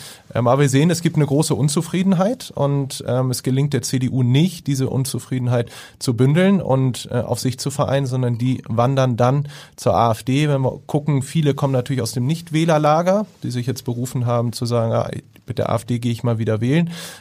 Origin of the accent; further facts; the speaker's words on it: Hamburg, Germany; Ja, ich bin sehr stolz darauf, dass in meiner Heimatstadt